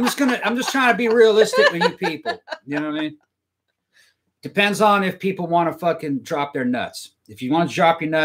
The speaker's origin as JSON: {"language": "English", "country": "Brazil", "tie": "born or raised there", "said": "My friends that stayed there, most of the kids I grew up with in Brazil, they're here now."}